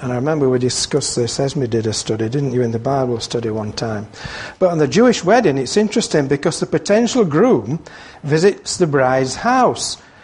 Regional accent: Yorkshire and the Humber, United Kingdom; If this system had been in operation today as a Yorkshireman, I'm not sure I'd ever got married.

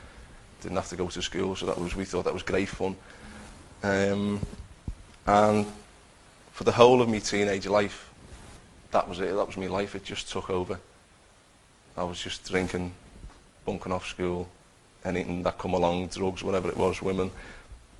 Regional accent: Bootle, North West England, United Kingdom; I was born and bred in Liverpool. I was brought up in Bootle. Had a good childhood.

